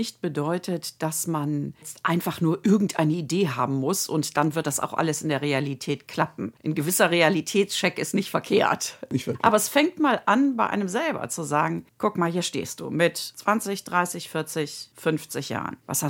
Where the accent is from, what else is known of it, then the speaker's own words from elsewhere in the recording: Bad Godesberg, North Rhine-Westphalia, Germany; born there; Ich bin ja auch am Rhein geboren, in Bad Godesberg. Da hat man sozusagen die Heiterkeit im Gemüt.